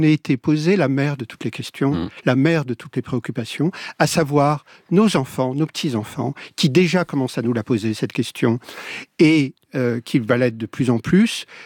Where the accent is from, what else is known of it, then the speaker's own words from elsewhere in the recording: Antony, Île-de-France, France; quand j'étais gamin, j'ai grandi à Antony